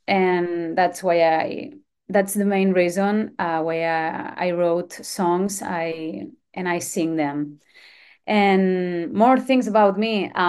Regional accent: Spain; first language Catalan; English is a second language; I had released 2 EPs, one in Catalan, which is my mother tongue language, and another one, my first one in English, which is my second chance.

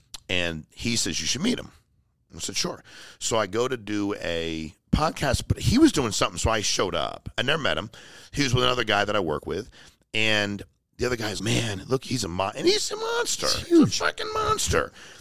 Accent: Connecticut, United States; I grew up in Connecticut. You put me back in Connecticut.

